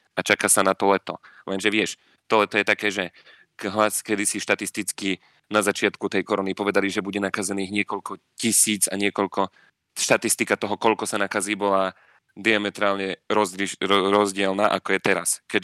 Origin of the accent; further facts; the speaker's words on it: Žilina Region, Slovakia; proste ako u nás na Orave, však babky na dedine